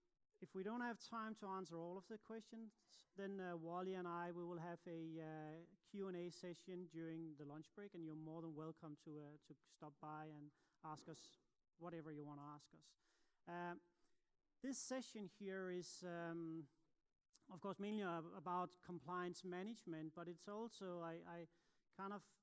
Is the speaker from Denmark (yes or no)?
yes; Copenhagen, Capital Region of Denmark, Denmark; English is a second language; I'm from Copenhagen